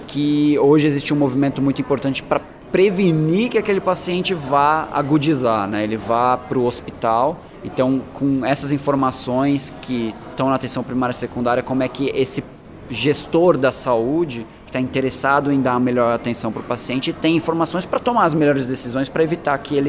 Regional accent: São Paulo, Brazil; also born or lived in Germany; Eu nasci na Alemanha, mas vim cedo pro Brasil, torci pro Brasil na Copa, torci pro time errado. Eu vim para São Paulo para estudar, eu fui criado no interior

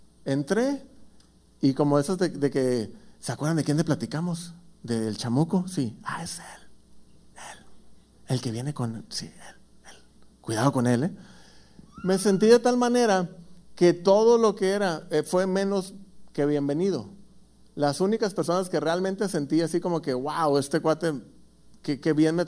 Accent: Tijuana, Baja California, Mexico; Soy de Tijuana, así es que denme un poquito de amor.

